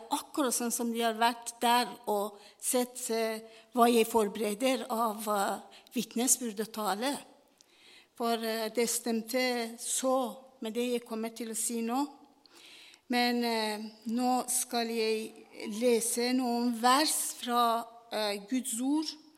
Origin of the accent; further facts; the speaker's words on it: Iran; Norwegian is a second language; now in Norway; Jeg kommer fra Iran.